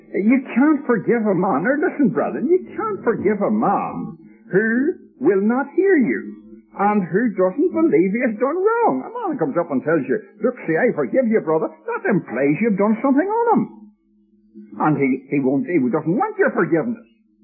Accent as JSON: {"language": "English", "country": "Ireland", "said": "We have inherited, all of us have it, we're all Irish folk here except our dear friends from abroad"}